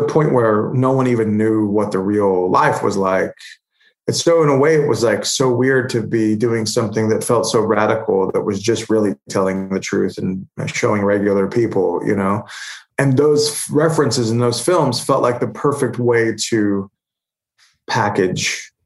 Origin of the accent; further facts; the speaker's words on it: Holdenville, Oklahoma, United States; we walked all over my hometown of Holdenville.